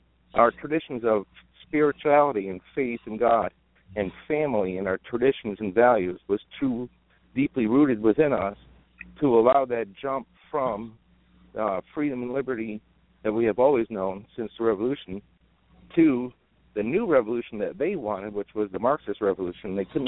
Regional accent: Ogdensburg, New York, United States; I grew up in Ogdensburg, up on the Canadian border in St. Lawrence County

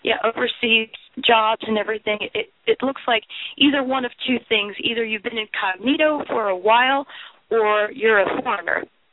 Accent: United States; I'm like, I'm from America. You know, I'm American.

